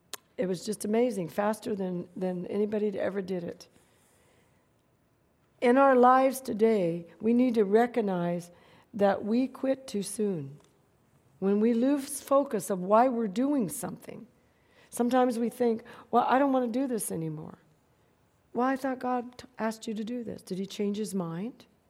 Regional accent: Fresno, California, United States; also born or lived in Downey; And I'm from Fresno, California, born in Downey, California. All my relatives were all over California.

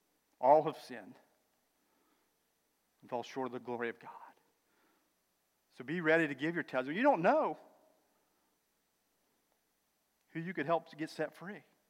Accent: Parkersburg, West Virginia, United States; was headed back to West Virginia. I'm from Parkersburg, live in Mineral Wells now

